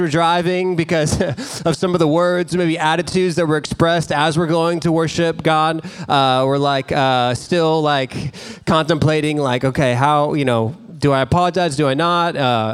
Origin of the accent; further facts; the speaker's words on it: Dallas, Texas, United States; I remember for me growing up as a kid, I grew up in the Dallas area.